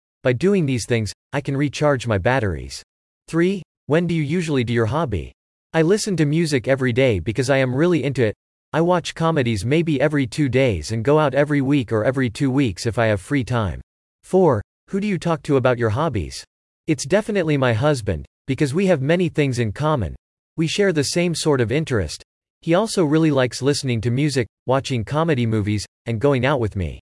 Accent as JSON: {"language": "English", "country": "Vietnam", "tie": "born or raised there", "second_language": "English", "lives_now": "Ho Chi Minh City, Vietnam", "said": "I'm working and living in HCM, but my parents reside in my hometown, HN District in DT Province. It's quite far from HCM City, maybe about 200 kilometers"}